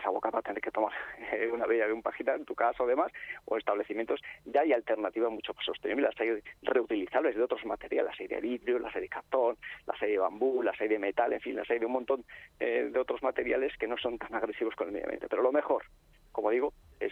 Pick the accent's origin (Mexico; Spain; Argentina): Spain; somos los españoles